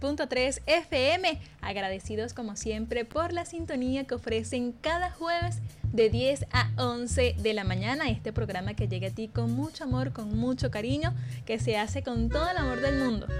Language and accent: Spanish; Venezuela; nosotros como venezolanos debemos conocer por lo menos la mayoría de esos espacios